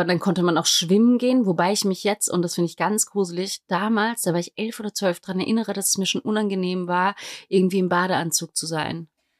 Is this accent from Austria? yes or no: yes; Vienna, Austria; ich bin ja in Wien aufgewachsen